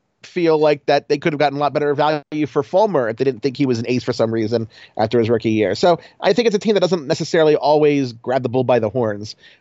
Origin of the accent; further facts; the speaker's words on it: Baltimore, Maryland, United States; Remember, I'm from Baltimore originally, so I'm an Orioles fan